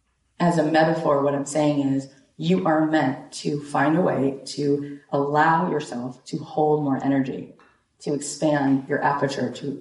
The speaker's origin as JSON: {"language": "English", "town": "Boca Raton", "region": "Florida", "country": "United States", "tie": "born or raised there", "moved": "as an adult", "lives_now": "Los Angeles, United States", "said": "I've been in LA since 03, and I grew up right here in Boca Raton, Florida. And I moved to LA when I was 23, and now I'm 44."}